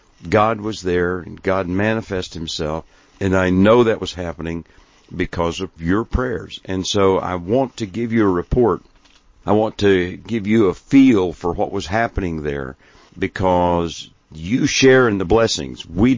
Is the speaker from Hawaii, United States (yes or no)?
yes; Hawaii, United States; I grew up in Hawaii, and I learned to surf and ride boogie boards and things like that there.